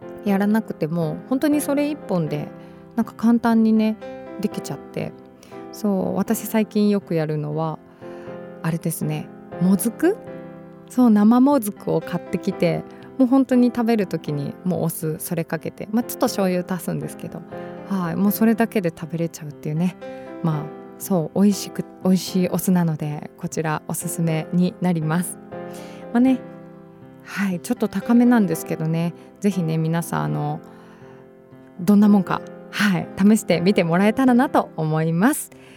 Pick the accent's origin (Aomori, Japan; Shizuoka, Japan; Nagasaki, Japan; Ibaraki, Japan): Shizuoka, Japan; Hamamatsu; まあ、これはまた地元に戻るんですけど